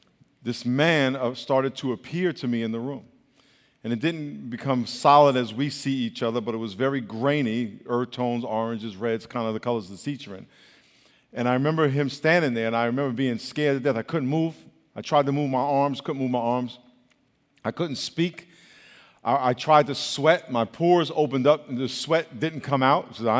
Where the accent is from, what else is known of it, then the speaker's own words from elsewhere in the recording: Long Island, New York, United States; I grew up in Long Island, New York, and it was a department store in Hempstead.